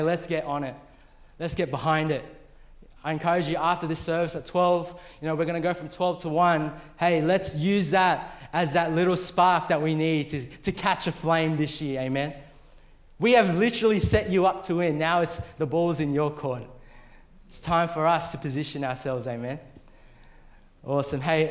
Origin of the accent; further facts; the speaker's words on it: Philippines; I'm Filipino, for those of you who are wondering.